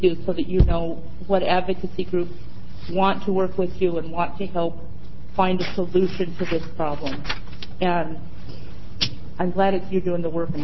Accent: Portland, Oregon, United States; I'm from Portland.

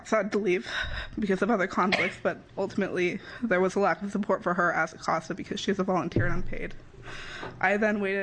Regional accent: Oregon, United States; I'm from Washington County, and I'm a foster youth.

